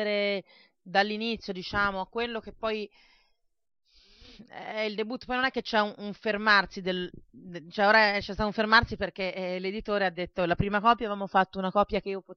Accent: Tuscany, Italy; tornare veramente al modo di parlare che c'hanno nel mio paese, che c'è il contenuto, anche il gesto

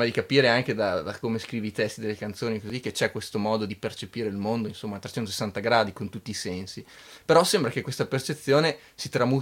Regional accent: Bologna, Emilia-Romagna, Italy; born there; io sono nato a Bologna, però ho origini.

